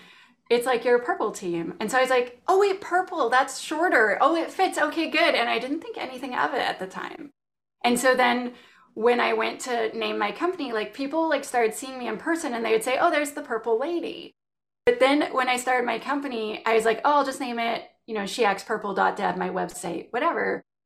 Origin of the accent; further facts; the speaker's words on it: Canada; accent: Canadian; And I live in Canada. I'm Canadian. That is my accent.